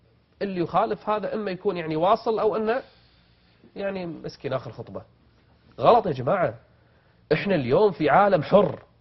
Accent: Kuwait; من أفضل الوزارات عندنا في الكويت واللي تعمل بإخلاص

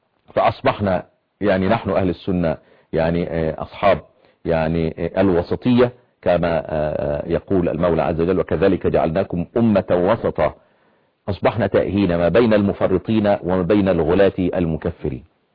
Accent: Egypt; عندنا في مصر

